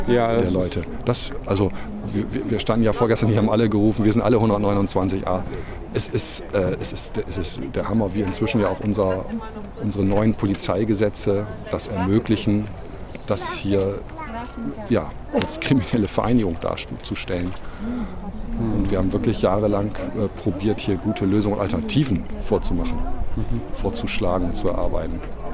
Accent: Freiburg, Baden-Württemberg, Germany; als Freiburger finde ich das sehr traurig.

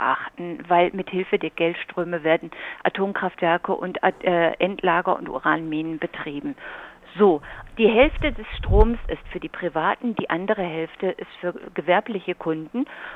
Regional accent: Freiburg, Baden-Württemberg, Germany; als Freiburger Bürger sind wir keine Ketzer

